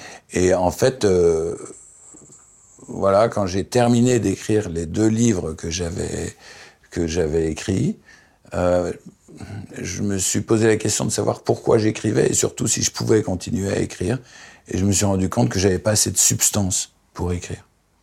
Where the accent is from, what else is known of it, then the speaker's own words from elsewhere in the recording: Lyon, Auvergne-Rhône-Alpes, France; Ensuite, effectivement, j'ai été élevé à Lyon